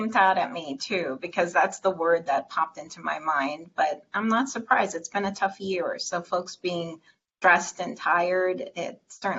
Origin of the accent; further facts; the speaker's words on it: Jamaica; So as a young girl in Jamaica, I grew up in Jamaica.